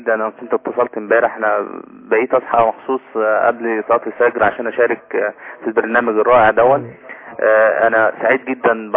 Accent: Giza, Giza Governorate, Egypt; انا من الجيزه وكل اهالي الجيزه ان شاء الله

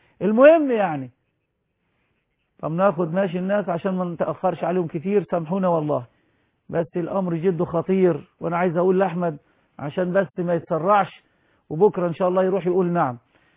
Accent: Egypt; هي اللي دفعت إلى الشباب والبلاطجة والبلطجية عندنا في مصر

